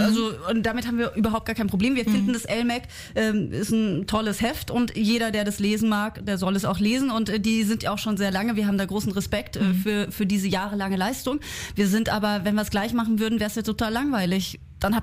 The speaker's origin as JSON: {"language": "German", "region": "Baden-Württemberg", "country": "Germany", "tie": "born or raised there", "said": "wenn man da zum Beispiel jetzt in den Schwarzwald guckt, wo ich herkomme"}